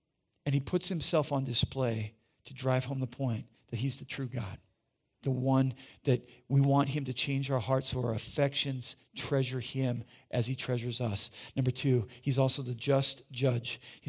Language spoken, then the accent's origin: English; South Dakota, United States; I grew up in South Dakota, right?